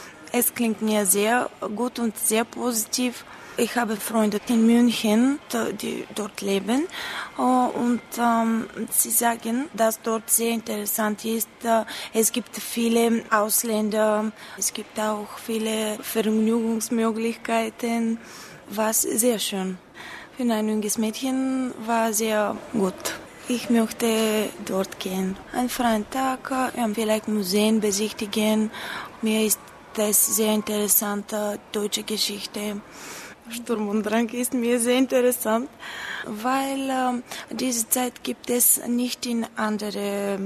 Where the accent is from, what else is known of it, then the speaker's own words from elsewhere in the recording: Sofia City, Bulgaria; German is a second language; Ich komme aus Bulgarien. Ich wohne in Sofia.